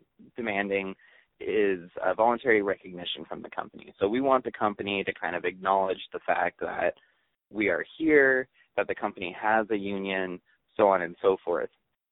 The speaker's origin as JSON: {"language": "English", "town": "Portland", "region": "Oregon", "country": "United States", "tie": "born or raised there", "said": "I'm just your average Portlander, born and raised in Oregon"}